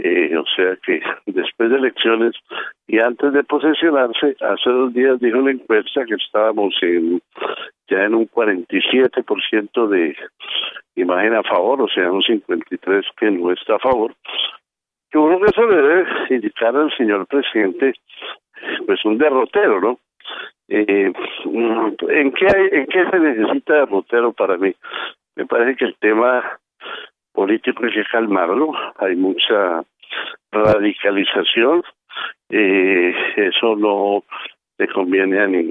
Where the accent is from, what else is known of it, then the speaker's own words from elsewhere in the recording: Colombia; Bueno, como colombiano que ama a su patria, pues yo espero lo mejor.